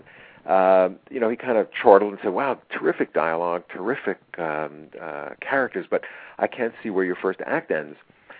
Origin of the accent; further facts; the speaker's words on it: New York, United States; I grew up in New York, and my first love was theater, really.